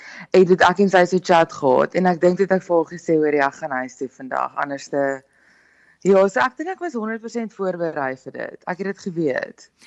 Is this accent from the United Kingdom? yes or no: no; KwaZulu-Natal, South Africa; now in Pretoria, South Africa; Ek kom van KwaZulu-Natal af en ek bly nou in Pretoria.